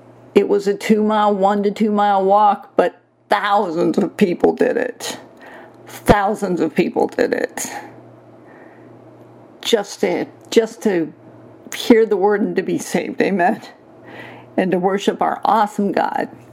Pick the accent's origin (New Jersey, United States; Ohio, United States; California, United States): Ohio, United States; Cleveland; Here's a fab photo of the revival in Cleveland, my hometown.